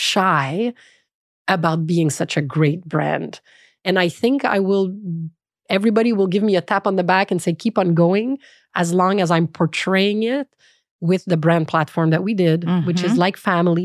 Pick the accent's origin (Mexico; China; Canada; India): Canada; So let's be proud of the Canadian heritage because clearly Canada is a trusted brand and we're Canadian.